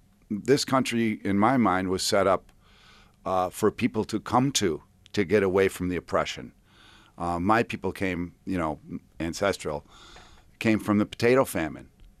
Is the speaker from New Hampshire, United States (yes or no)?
no; New York, United States; We're from the 10th Ward. We grew up on Lakeview Park.